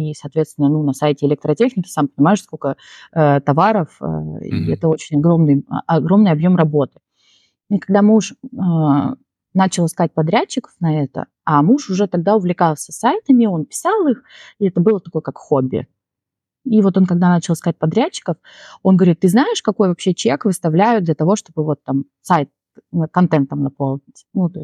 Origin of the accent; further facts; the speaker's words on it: Siberia, Russia; в силу своих обстоятельств, я из Сибири. Ну, из Сибири было, в принципе, сложно куда-то летать, особенно в сторону Европы